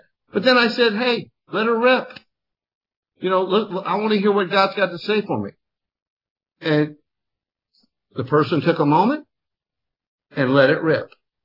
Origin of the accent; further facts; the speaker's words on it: Miami, Florida, United States; Growing up in Miami, just take it from there.